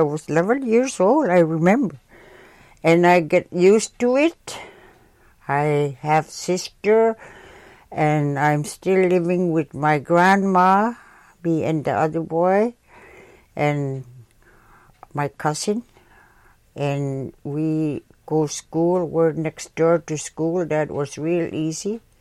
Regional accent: Selawik, Alaska, United States; I was born in March 17, 1941, right across from the river from my house.

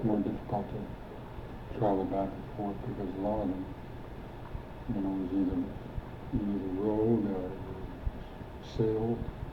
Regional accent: Metlakatla, Alaska, United States; I'm from Mount Catlin. Originally, Mount Catlin.

